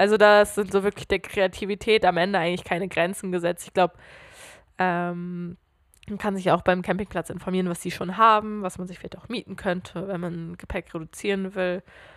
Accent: Switzerland; Für uns als Schweizer

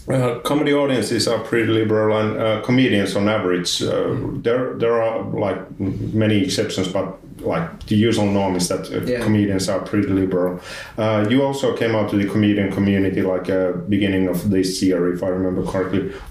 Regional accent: Tervakoski, Uusimaa, Finland; English is a second language; When I mention that I'm originally from Tervakoski

